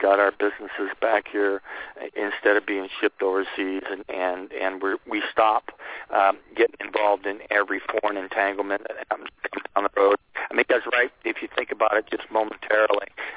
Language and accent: English; Illinois, United States; Well, I'm from Illinois, so we got a few out there too.